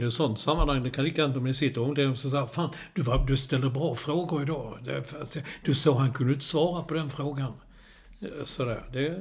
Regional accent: Malmö, Skåne, Sweden; Så jag är från Malmö, ja okej.

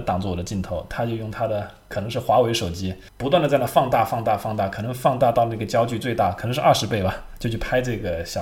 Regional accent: China; 我们中国人比较喜欢红嘛

